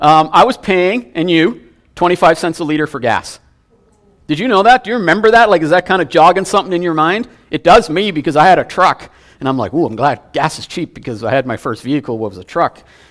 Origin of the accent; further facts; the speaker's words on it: St. Albert, Alberta, Canada; We grew up in St. Albert, so we were rival high schools